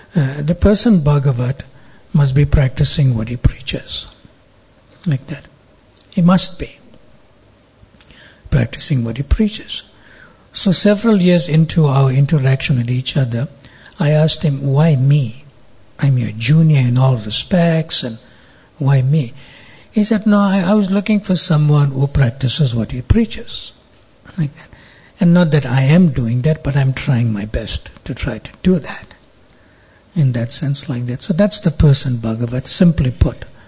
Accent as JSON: {"language": "English", "town": "Durban", "region": "KwaZulu-Natal", "country": "South Africa", "tie": "born or raised there", "said": "I was brought up very strictly in Indian and Vedic culture. Super strict. Even despite this being in Durban in South Africa."}